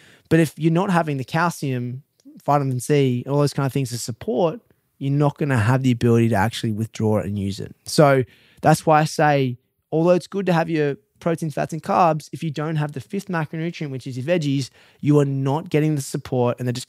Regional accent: Australia; not a lot of people are like me and are snobbish about their coffee as an Aussie

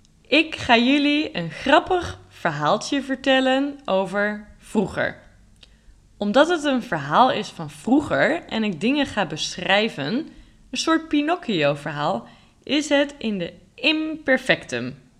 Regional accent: Groningen, Netherlands; Zoals jullie ook weten, ben ik opgegroeid in Groningen. Dicht bij de Duitse grens.

